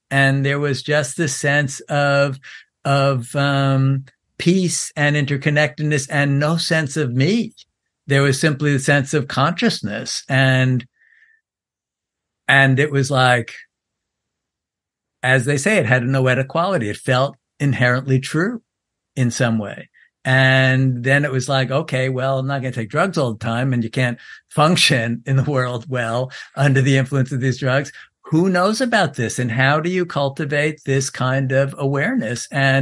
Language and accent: English; New York, United States; so I'm 69 years old. I grew up in New York. I grew up among like the counterculture and hippies.